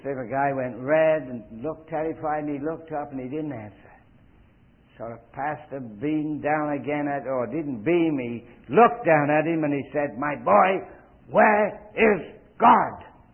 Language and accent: English; England, United Kingdom; moved away as an adult; I came from England the same year as Liz did.